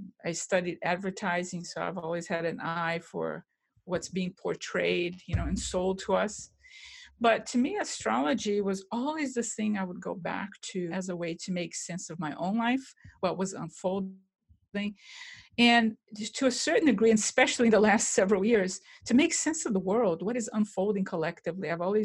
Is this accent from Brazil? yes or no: yes; Brazil; And now I come from Brazil, and I would say that Brazil is pretty, in general, as a country and as a culture